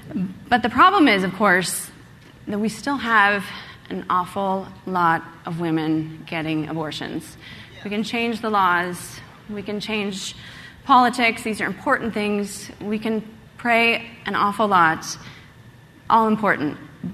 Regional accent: Eugene, Oregon, United States; But I grew up in Oregon, one of the most liberal states, in fact, probably the most liberal state in the United States. And I will say, it was Eugene, Oregon, actually

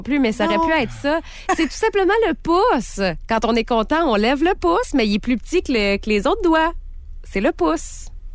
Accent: Quebec, Canada; accent: Mauricie; moi je viens de la Mauricie, hein. Puis tu peux sortir la fille de la Mauricie, mais tu peux pas sortir la Mauricie de la fille. Okay. L'accent de la Mauricie m'a pogné solide.

